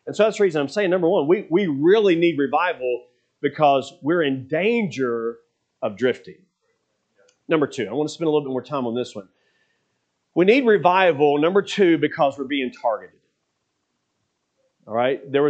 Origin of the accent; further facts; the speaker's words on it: Kentucky, United States; I grew up in Kentucky, so I absolutely love the outdoors and being on a river